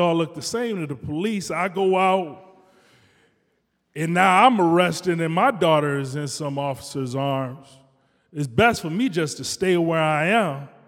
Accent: Detroit, Michigan, United States; I grew up in Detroit in the 80s, crack era.

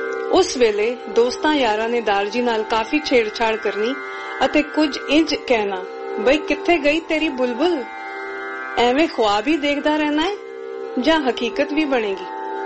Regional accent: Mumbai, Maharashtra, India; ਮੇਰਾ ਜਨਮ 13 April 1949 ਨੂੰ ਬੰਬਈ ਵਿਚ ਹੋਇਆ। ਅਸੀਂ ਸਾਰੇ ਵੱਡੀ ਮਾਸੀ ਮਹਿੰਦਰ ਦੇ ਨਾਲ ਅੰਧੇਰੀ ਬੰਬਈ ਹੀ ਰਹਿੰਦੇ ਸਾਂ, ਜਿੱਥੇ ਬਹੁਤ ਵੱਡੀ ਕੋਠੀ ਸੀ, ਵਿਚਕਾਰ ਖੂਹ ਸੀ ਅਤੇ ਪਿੱਛੇ ਸਮੁੰਦਰ।

